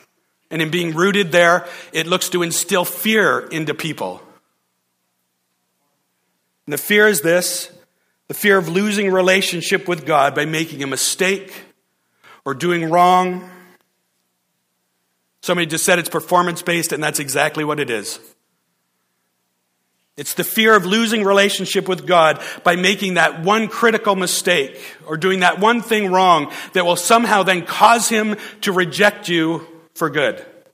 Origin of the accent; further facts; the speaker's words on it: Ontario, Canada; I'm from Ontario and I'm a Maple Leafs fan.